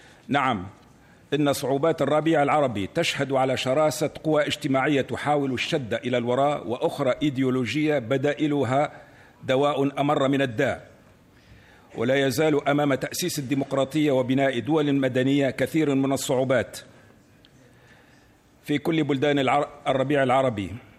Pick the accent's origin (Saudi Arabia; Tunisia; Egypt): Tunisia; من بلدي تونس